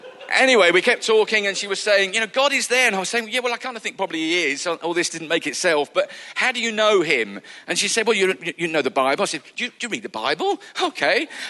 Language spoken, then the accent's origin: English; Ashford, South East England, United Kingdom; And I met her in a pub in my hometown in Ashford, and I thought she looked quite good, and I wanted to impress my mates.